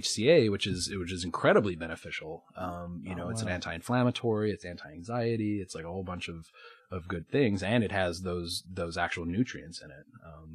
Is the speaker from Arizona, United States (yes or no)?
no; Denver, Colorado, United States; I'm from Denver, but we all stay in the house.